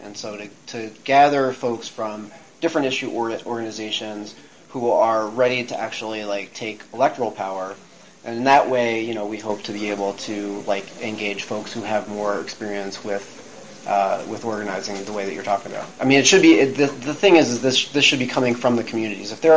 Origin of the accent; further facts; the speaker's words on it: Philadelphia, Pennsylvania, United States; you know, I'm from Philly originally. I moved away and lived away for a very long time. I came back and now I'm trying to execute the strategy.